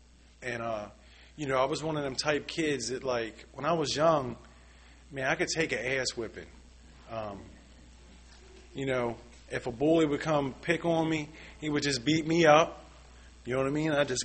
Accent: Baltimore, Maryland, United States; I grew up in Southwest Baltimore.

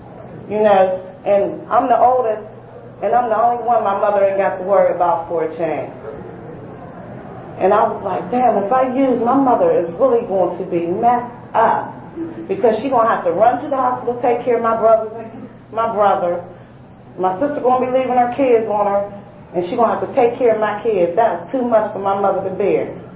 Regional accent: Pittsburgh, Pennsylvania, United States; I'm from Pittsburgh, and there's a lot of tragedy going on in my family.

